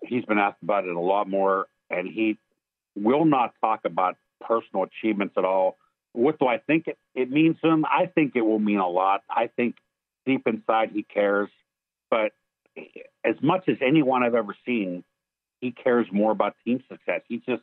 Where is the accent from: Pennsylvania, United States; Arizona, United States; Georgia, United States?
Pennsylvania, United States; Pittsburgh; I grew up in Pittsburgh. I knew Barry Bonds from my younger days as a writer.